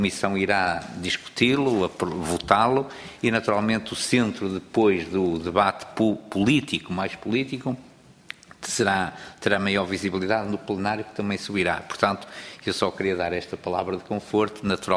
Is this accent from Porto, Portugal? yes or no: no; Barcelos, Braga, Portugal; porque eu sou natural de Barcelos e naturalmente que me identifico com muita coisa